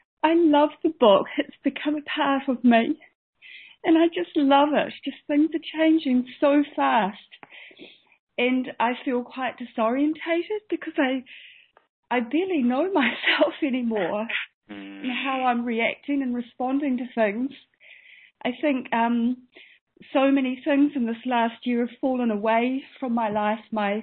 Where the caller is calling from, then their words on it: New Zealand; I'm in New Zealand.